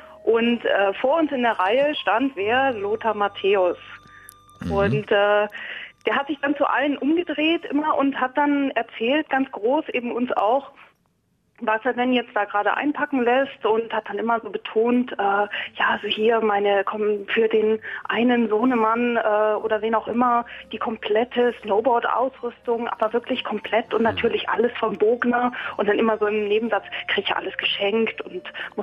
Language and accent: German; Munich, Bavaria, Germany; now in Brandenburg an der Havel, Germany; Ich komme eigentlich aus München, aber lebe jetzt in Brandenburg an der Havel.